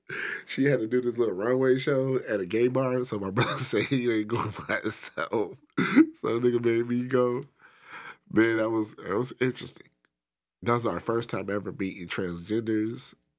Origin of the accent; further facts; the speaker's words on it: Pontiac, Michigan, United States; No. You know I'm not from. I'm from Pontiac.